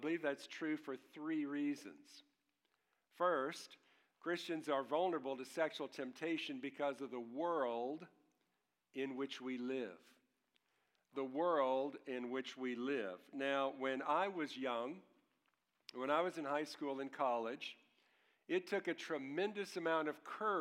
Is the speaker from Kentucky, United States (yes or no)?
yes; Louisville, Kentucky, United States; My job was to deliver display equipment to stores and businesses all over my hometown of Louisville.